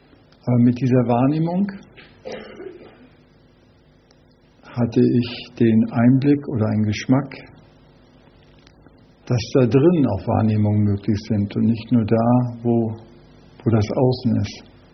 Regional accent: East Germany, Germany; ich komme aus der DDR

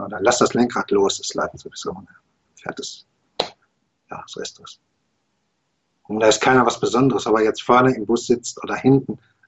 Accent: Dortmund, North Rhine-Westphalia, Germany; ich komme ja aus Dortmund

